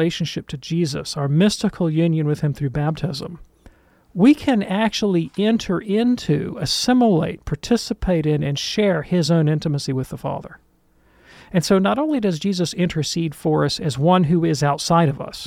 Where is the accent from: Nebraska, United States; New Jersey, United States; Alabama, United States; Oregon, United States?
Alabama, United States; Like everything that I do as an American Alabamian.